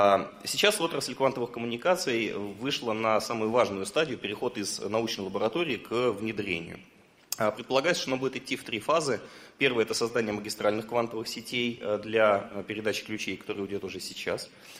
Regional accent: Saint Petersburg, Russia; когда я еду из Петербурга, из родного в Москву

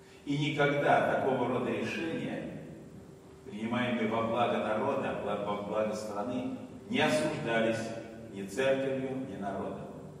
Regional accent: Saint Petersburg, Russia; близкого и для вас, и для меня, потому что мы оба из Санкт-Петербурга.

